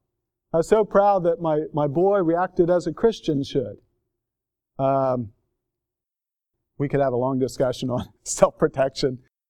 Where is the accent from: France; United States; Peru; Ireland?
United States; Indiana; And I'm from Indiana. That bugged me.